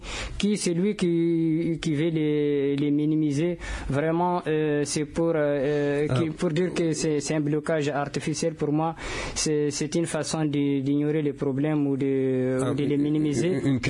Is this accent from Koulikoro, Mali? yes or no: no; Timbuktu, Tombouctou, Mali; Nous sommes à Tombouctou et nous sommes chez nous à Tombouctou. Nous ne sommes pas des étrangers à Tombouctou. Tombouctou, c'est notre ville.